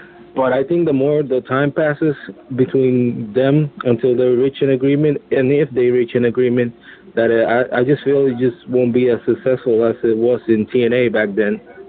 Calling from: Orlando, Florida, United States; I'm calling from Orlando.

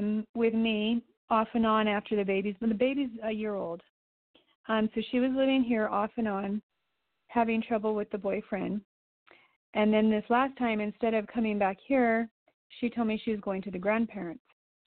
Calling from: Española, New Mexico, United States; From Española, New Mexico.

